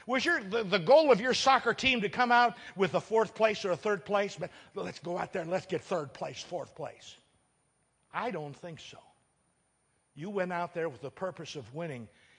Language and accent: English; United States; and I thank God I'm an American. I'm proud of our country